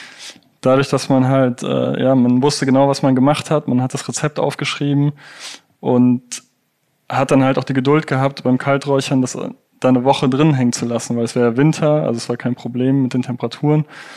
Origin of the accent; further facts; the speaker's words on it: Rhineland, Germany; Ich bin ja auch aus dem Rheinland